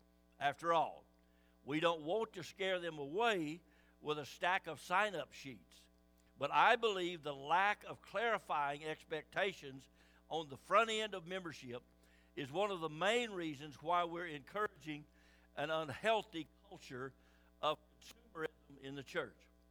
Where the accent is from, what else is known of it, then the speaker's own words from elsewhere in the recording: Canada; I'm a part of the human race, but I am also a Canadian citizen. I'm not just a human at random all over the world. I'm a Canadian.